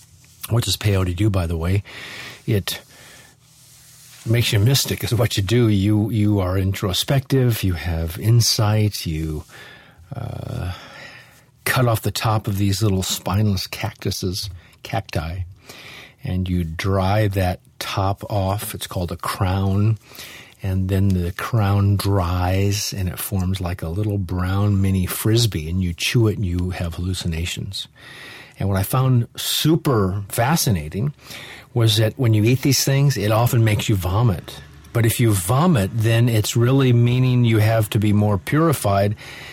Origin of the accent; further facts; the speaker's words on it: Nebraska, United States; That's what we called it as a kid growing up in Nebraska.